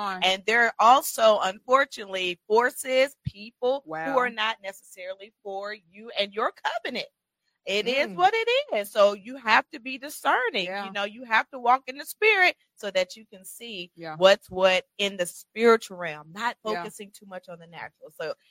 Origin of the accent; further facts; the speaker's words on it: Marietta, Georgia, United States; I'm from Marietta, Georgia. Homegrown, still live in Cobb County. Product of a single parent household, raised by my mother, who I love dearly.